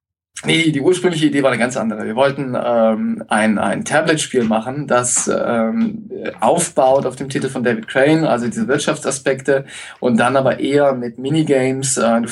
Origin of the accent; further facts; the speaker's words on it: Cologne, North Rhine-Westphalia, Germany; born there; hat mich auch gefreut, als gebürtigen Kölner.